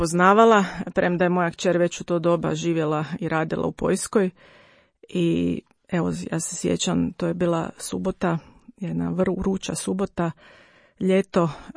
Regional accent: Zagreb, City of Zagreb, Croatia; cijeli svoj život provela sam u Zagrebu. Evo, tako da sam prava purgerka, ako mogu to tako nazvati.

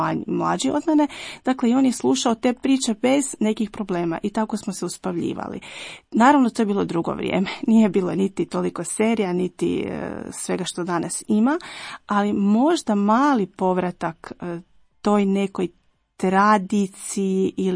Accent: Pleternica, Požega-Slavonia County, Croatia; Ja dolazim iz Pleternice, to je malo mjesto u Slavoniji

